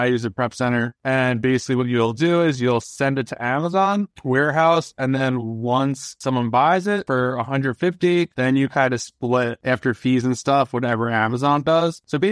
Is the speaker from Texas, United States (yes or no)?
no; New York, United States; And then I'm originally from New York. I live in Pennsylvania right now.